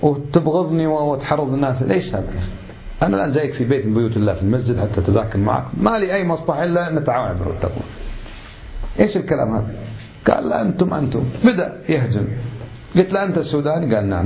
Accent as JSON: {"language": "Arabic", "country": "Kuwait", "said": "أنا واحد من الكويت"}